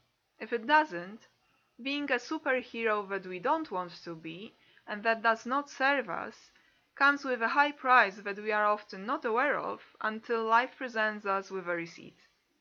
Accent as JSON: {"language": "English", "country": "Poland", "tie": "born or raised there", "moved": "yes", "said": "I'm a psychologist and a former academic. I was born and raised in Poland, but in the last 15 years, I have lived and worked in different countries in Western Europe."}